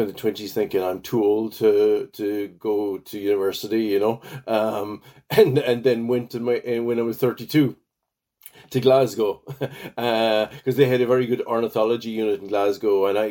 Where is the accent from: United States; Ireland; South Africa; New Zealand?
Ireland; moved away; also born or lived in Scotland; I growing up in Ireland and left Ireland in the early 80s, and I started working for RSPB in the Highlands in Scotland for quite a few years.